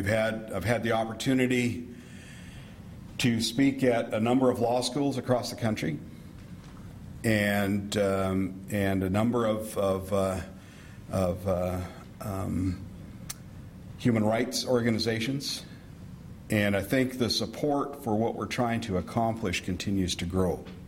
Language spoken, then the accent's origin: English; Cowichan, British Columbia, Canada; And I'm from Cowichan on Vancouver Island.